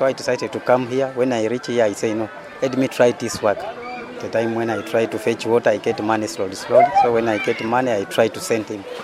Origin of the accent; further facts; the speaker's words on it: Kenya; English is a second language; now in South Sudan; Yes, and I'm Kenyan nationality.